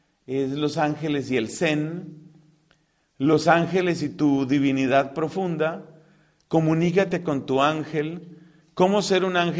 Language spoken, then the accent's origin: Spanish; Colombia; En mi país, por ejemplo, los sindicatos, la mayor parte de los sindicatos fueron fundados por la iglesia. Resulta que los prelados y en particular los arzobispos de Bogotá